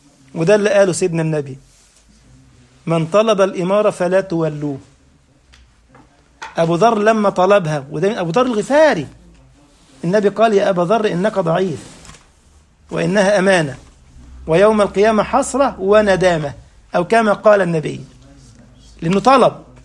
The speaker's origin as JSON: {"language": "Arabic", "country": "Egypt", "said": "والله كنت اعرف احدهم عندنا في مصر"}